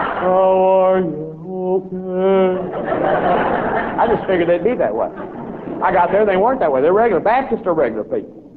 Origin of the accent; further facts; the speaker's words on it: Memphis, Tennessee, United States; I was raised in Memphis, as you remember me telling.